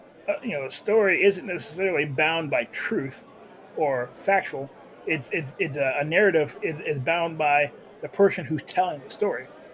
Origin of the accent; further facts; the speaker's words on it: St. Louis, Missouri, United States; I'm from St. Louis, and there are plenty of people that are armed